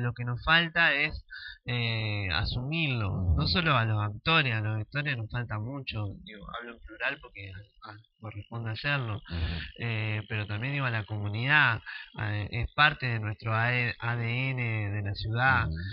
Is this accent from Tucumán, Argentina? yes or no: no; Concordia, Entre Ríos, Argentina; decís Concordia, ah, sos de Concordia, pero qué movida acá allá, cuánta gente, fulano de tal. Así que somos hijos de una ciudad divina